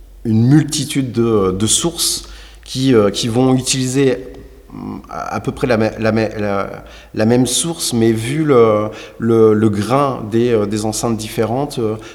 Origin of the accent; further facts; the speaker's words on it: Nouvelle-Aquitaine, France; now in Bordeaux, France; Je suis revenu sur Bordeaux parce que je suis d'origine charentaise et évidemment l'horizon me manquait. Donc je suis venu à Bordeaux.